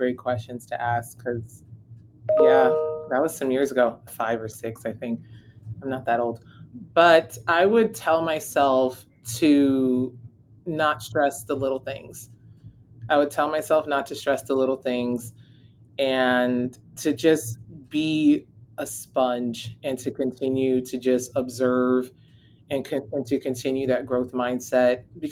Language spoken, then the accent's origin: English; Los Angeles, California, United States; and where I'm from, I grew up in Lincoln Heights in LA.